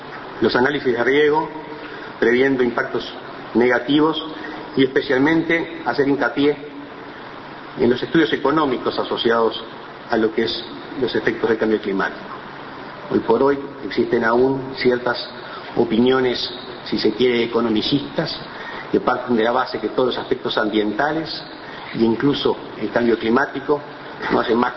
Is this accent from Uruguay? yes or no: yes; Uruguay